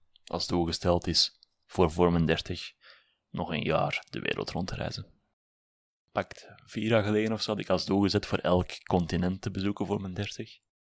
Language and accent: Dutch; Willebroek, Flanders, Belgium; ik kom uiteindelijk uit het Willebroekse, Mechelse boom, die kanten, ja. Een heel deel van mijn sociaal leven zat destijds daar. Toen met de studies naar Antwerpen verhuisd. En daar deels blijven plakken.